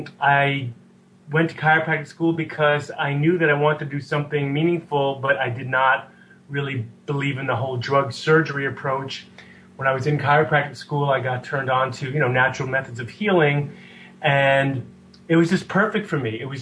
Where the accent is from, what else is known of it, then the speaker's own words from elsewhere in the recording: New York, United States; growing up in New York, there was lots of spiritual teachers who would come through.